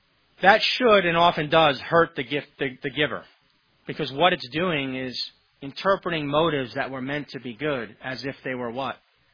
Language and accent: English; New York, United States; Which is ironic because I'm from New York, but...